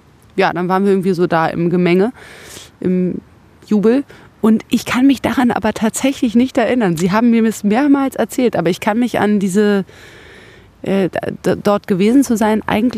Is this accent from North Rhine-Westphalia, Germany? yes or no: no; West Berlin, Berlin, Germany; Naja, wie gesagt, ich bin in West-Berlin aufgewachsen.